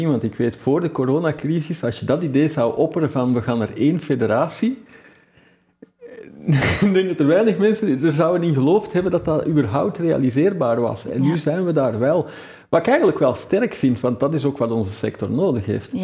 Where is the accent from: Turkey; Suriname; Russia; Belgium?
Belgium; En als Belg misschien wat minder bescheiden zijn